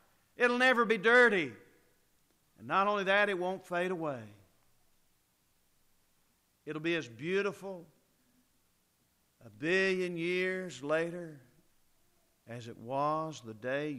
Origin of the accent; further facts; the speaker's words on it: Shawnee, Oklahoma, United States; also born or lived in Texas / Tennessee / Mississippi; now in Edmond, United States; Home now is in Edmond, but I grew up in Shawnee, and I've lived in Texas, and I've lived in Tennessee, and I've lived in Mississippi.